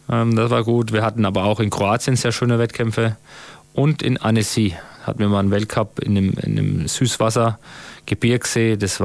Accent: Germany; Und wir als Deutsche sind jetzt nicht unbedingt gewohnt, in 34 Grad Wassertemperatur und brutalen Sonnenschein in der Wüste in Dubai hin und her zu schwimmen.

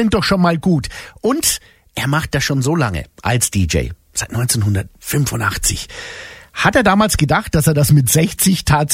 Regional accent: Berlin, Germany; Das freut uns zu hören als Berliner

